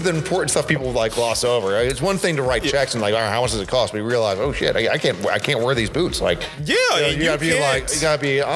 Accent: New Jersey, United States; I'm from Jersey.

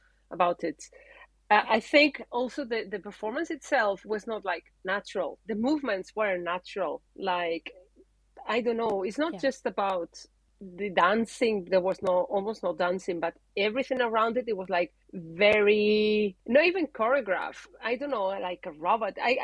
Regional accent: northern Spain, Spain; I'm from the north. There's no flamenco at all in the north.

